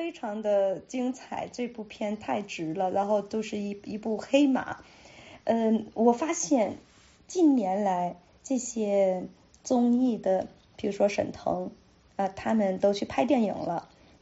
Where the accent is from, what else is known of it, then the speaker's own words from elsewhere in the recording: Guangdong, China; 虽然我在广东长大